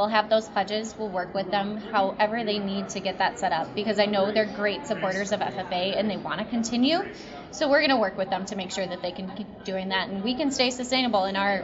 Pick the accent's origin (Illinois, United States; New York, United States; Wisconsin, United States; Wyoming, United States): Wisconsin, United States; Delavan; I was born and bred in Delavan, Darien.